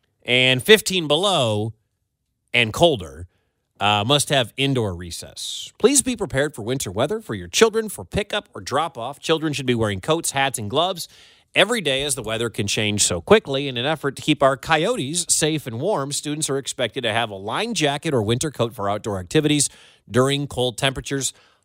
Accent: San Diego, California, United States; when you had recess, I was in San Diego. So I don't know what it was like growing up in the Midwest

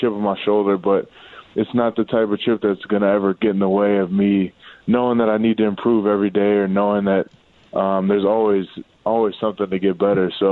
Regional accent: Wisconsin, United States; also born or lived in Iowa; now in Arizona, United States; I'm from Wisconsin, originally born in Iowa, but grew up in Wisconsin.

